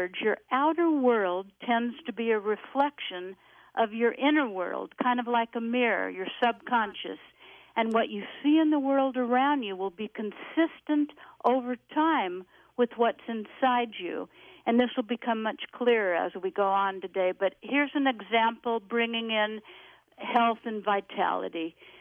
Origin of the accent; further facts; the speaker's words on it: Sherman Oaks, California, United States; I grew up in Sherman Oaks, an area you know very well.